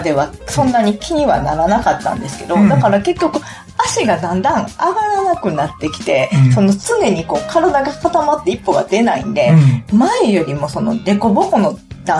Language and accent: Japanese; Kyoto, Japan; 京都市伏見区です。